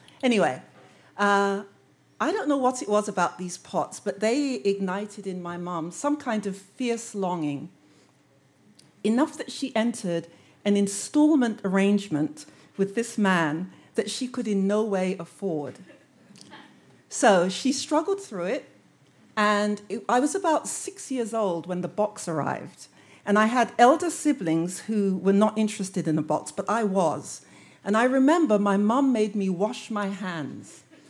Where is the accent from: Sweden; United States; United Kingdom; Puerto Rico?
United Kingdom; London; when I was about 3 years old, growing up in London. My parents emigrated from Jamaica to England before I was born